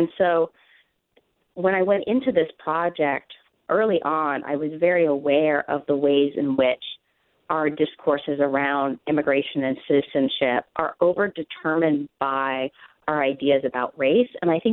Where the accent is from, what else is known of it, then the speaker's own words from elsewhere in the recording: California, United States; I'm from California, and I was in high school during Prop 187